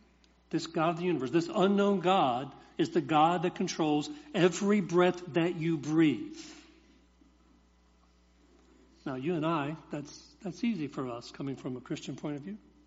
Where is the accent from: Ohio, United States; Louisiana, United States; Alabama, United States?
Alabama, United States; I'm from Alabama.